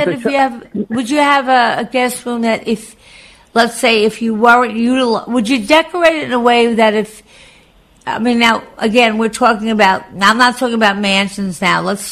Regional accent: New York, United States; I grew up on Long Island, and when I first started working in the city, so I had a house, and it had a basement

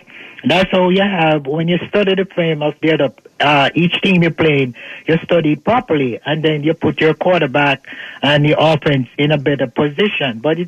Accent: Jamaica; born there; Oh, I'm born in Jamaica. I've been following it from 1980, 81.

